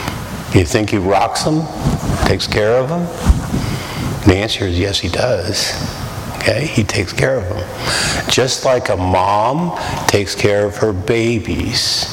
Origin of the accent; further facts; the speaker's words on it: Philadelphia, Pennsylvania, United States; now in Sumas, United States; I grew up in Philadelphia. Okay? Where am I now? Am I in Philadelphia?